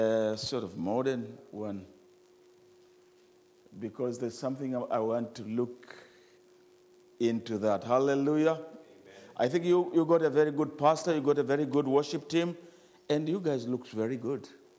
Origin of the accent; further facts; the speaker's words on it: South Africa; We come from South Africa.